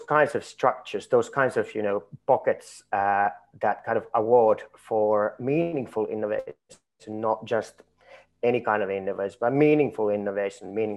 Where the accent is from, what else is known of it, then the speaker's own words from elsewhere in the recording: Finland; I'm from Finland and I live in Finland